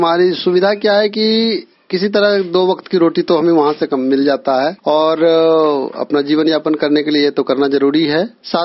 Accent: Katariya, India; और मैं कटरिया ग्राम का निवासी हूँ और मैं गुजरात राज्य में काम करता हूँ।

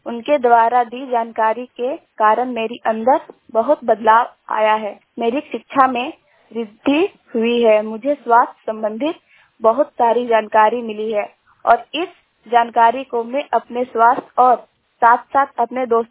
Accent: Neri Vikas, India; मैं नेरी विकास की रहने वाली हूँ। मेरी उम्र 18 वर्ष है।

